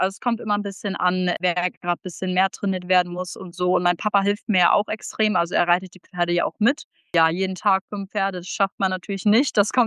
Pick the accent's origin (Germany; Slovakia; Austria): Germany; Bad Zwischenahn, Lower Saxony; Also ich bin 18 Jahre alt, ich komme aus Bad Zwischenahn